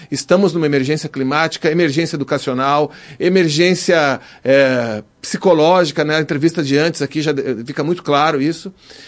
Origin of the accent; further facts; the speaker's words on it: Brazil; Porque a gente, nós como brasileiros, a gente fica sempre contando com o individualismo ou com um talento nato